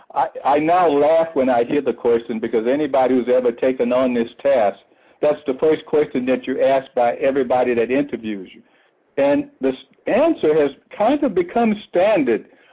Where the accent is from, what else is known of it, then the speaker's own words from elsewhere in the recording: Louisiana, United States; established a law practice again back in my home state of Louisiana